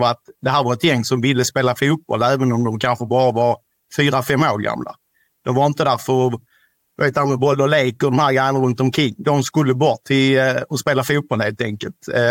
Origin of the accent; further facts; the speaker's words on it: Ystad, Skåne, Sweden; Vi kommer ju från Ystad kommun, där spelar man handboll.